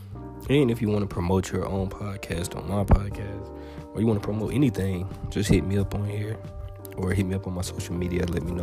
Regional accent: Georgia, United States; And then when I moved down here from Georgia, I was had a sling of like, what you want, you know, like what you want.

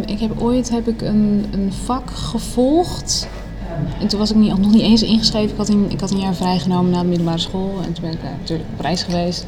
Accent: Leiden, South Holland, Netherlands; also born or lived in The Hague; Ik ben in Den Haag geboren, mm-hmm. Maar getogen in Leiden.

